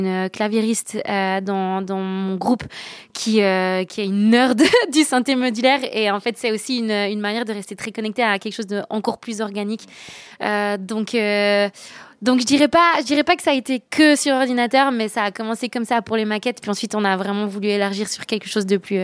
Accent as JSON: {"language": "French", "region": "Valais", "country": "Switzerland", "said": "moi j'ai un peu baigné dans la fête aussi en tant que valaisanne"}